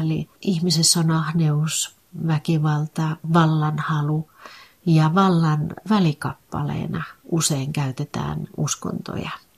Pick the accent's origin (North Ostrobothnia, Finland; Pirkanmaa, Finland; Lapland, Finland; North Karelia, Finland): North Karelia, Finland; Rääkkylä; born there; also born or lived in Sysmä; now in Helsinki, Finland; Tosiaan mä oon syntynyt Rääkkylässä. Ja mun isä on Ruskealasta, eli rajan tuolta puolen.